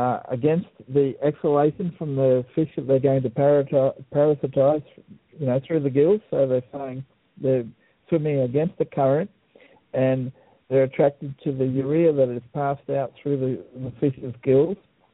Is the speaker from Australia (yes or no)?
yes; Australia; I'm an Aussie.